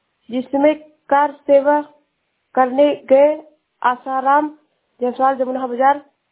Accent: Uttar Pradesh, India; मैं जिला श्रावस्ती से हूँ।

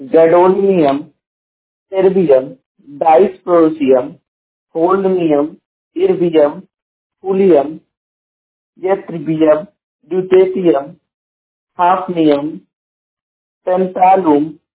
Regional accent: Jaunpur, Uttar Pradesh, India; और मैं उत्तर प्रदेश के जौनपुर जिले का निवासी हूं

